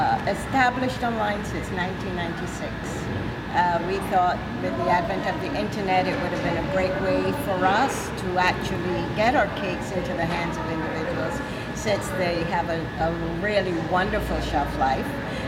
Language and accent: English; Barbados; now in United States; So I'm from Barbados originally. I came to the U.S. in 1972.